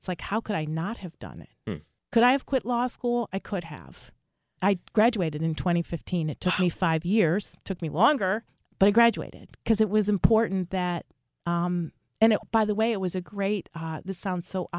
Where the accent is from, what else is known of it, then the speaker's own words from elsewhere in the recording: Buffalo, New York, United States; So I grew up in Buffalo, New York. And it snows a lot there.